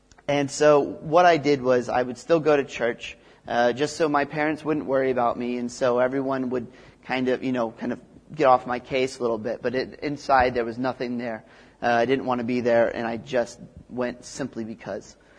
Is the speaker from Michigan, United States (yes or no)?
no; Texas, United States; So I grew up in Texas, which is the greatest state in the United States of America.